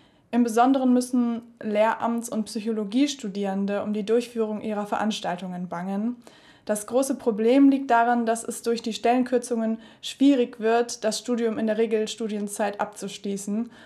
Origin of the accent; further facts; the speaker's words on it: Düsseldorf, North Rhine-Westphalia, Germany; In Düsseldorf.